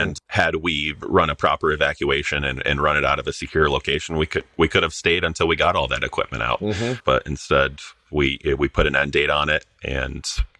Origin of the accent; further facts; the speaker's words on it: United States; born there; My mother was born in Sweden. I was born in the United States.